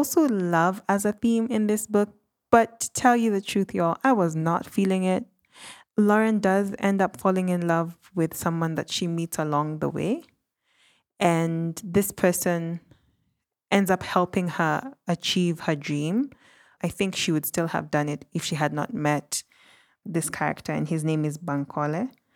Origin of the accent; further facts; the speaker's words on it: Kenya; But being a Kenyan, the theme that really hit home and hit me hard is this factor of being internally displaced in your own country.